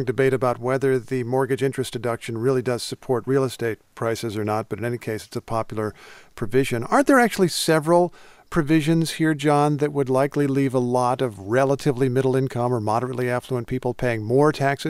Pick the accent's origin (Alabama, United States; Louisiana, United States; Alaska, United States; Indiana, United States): Indiana, United States; If you're from my home state of Indiana, a $500,000 mortgage is a really, really nice house.